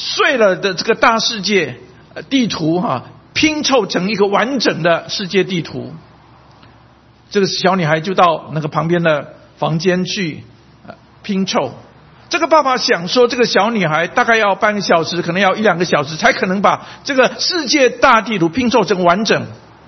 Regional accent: China; 好像很多我们从大陆来的，我们信马列主义

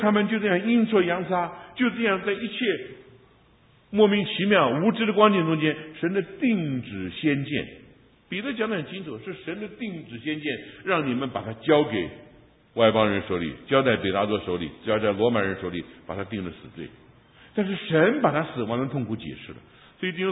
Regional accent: Taiwan; 我自己从台湾过来在这里说怎么信主，

